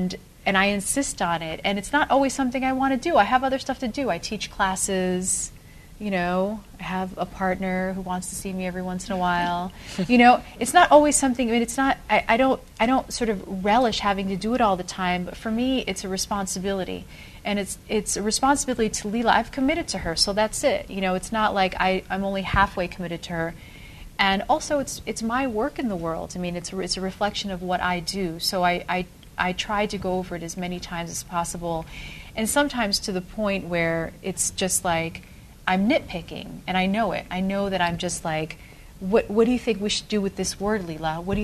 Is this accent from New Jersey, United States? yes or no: yes; New Jersey, United States; accent: Spanish; because I grew up in New Jersey with so many different kinds of Spanish speakers. So I feel very much a chameleon. I mean, I do have a certain Spanish accent